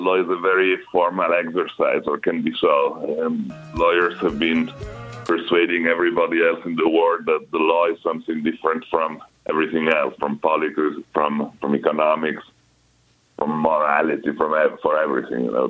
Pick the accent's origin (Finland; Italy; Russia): Italy; Turin, Piedmont; moved away as an adult; I'm actually Italian. I was born in Torino, which is an industrial town in the northwest, mm-hmm. back in 1961, and I grew up there until age 22 when I graduated from law school at the University of Torino.